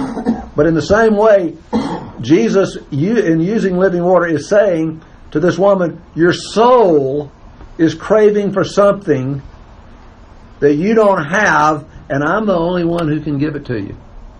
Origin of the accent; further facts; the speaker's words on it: Crestline, United States; You know, I was a kid growing up in Crestline. There weren't any restaurants.